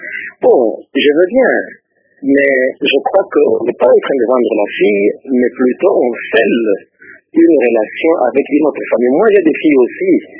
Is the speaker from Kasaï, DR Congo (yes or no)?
yes; Kasaï, DR Congo; moi je viens du Kassai, hein, dans le Kassai, la dot en général elle est déterminée.